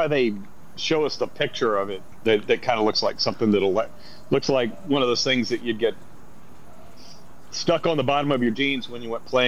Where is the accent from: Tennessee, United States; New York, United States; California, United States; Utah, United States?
Tennessee, United States; Memphis; Cities in Tennessee, when I grew up in Memphis, which is not Nashville, but one of the things that they do share is the inability to deal with the weather.